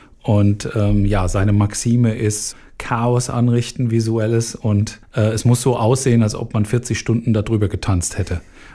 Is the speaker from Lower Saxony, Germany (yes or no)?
no; Frankfurt, Hesse, Germany; habe tatsächlich von Frankfurt aus, wo ich aufgewachsen bin, die Entwicklung der Szene mehr oder weniger von Anfang an mitverfolgen können.